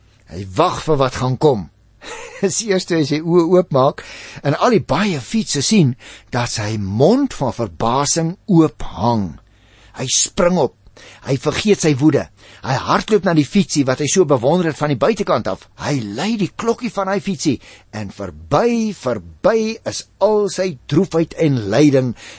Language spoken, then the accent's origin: Afrikaans; Paarl, Western Cape, South Africa; Dit was natuurlik vir ons baie lekker want ons kom oorspronklik van die Parel af